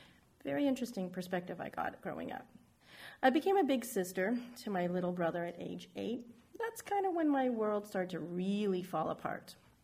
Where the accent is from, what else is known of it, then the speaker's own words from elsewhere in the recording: San Francisco, California, United States; born there; I was born in San Francisco in 1972 to two Chinese immigrants who came to this country with $5 in their pockets, speaking two different Chinese dialect